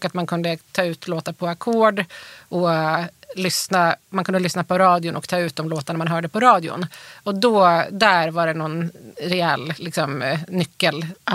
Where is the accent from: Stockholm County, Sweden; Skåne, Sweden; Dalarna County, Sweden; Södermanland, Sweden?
Dalarna County, Sweden; Rättvik; Och så försökte jag det med mina kompisar hemma i Rättvik.